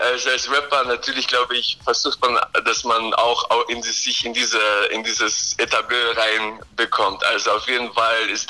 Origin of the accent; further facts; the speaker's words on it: Klagenfurt, Carinthia, Austria; now in Vienna, Austria; ich bin ja ursprünglich aus Klagenfurt, ich bin jetzt vor einem Jahr nach Wien gezogen